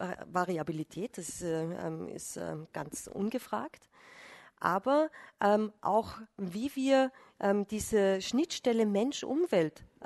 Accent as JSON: {"language": "German", "region": "Carinthia", "country": "Austria", "lives_now": "Vienna, Austria", "said": "Ich komme aus Kärnten, mir geht es ähnlich. Also ich habe es dann in Wien im Flachland schon ein bisschen so"}